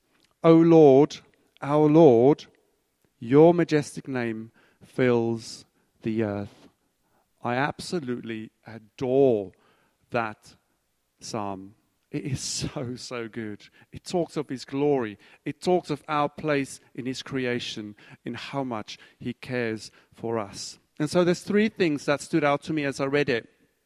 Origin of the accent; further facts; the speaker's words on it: South Africa; When I was growing up in South Africa, we in school, we used to take trips to the field.